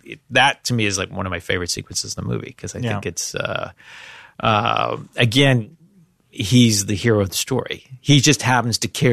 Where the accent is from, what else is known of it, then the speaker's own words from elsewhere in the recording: Canada; growing up in Canada, was very aware of those films